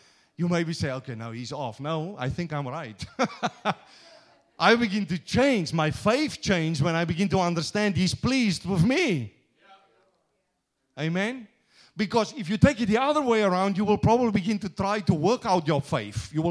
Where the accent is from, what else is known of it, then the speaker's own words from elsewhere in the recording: South Africa; accent: Afrikaans; Did you know with my Afrikaans accent, the first time when a friend of mine talked to me about it